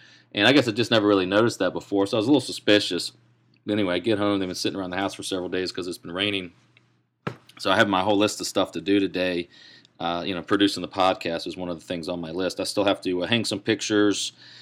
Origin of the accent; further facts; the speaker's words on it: Ashland, Virginia, United States; I am hail from Ashland, Virginia, the center of the universe in Central Virginia.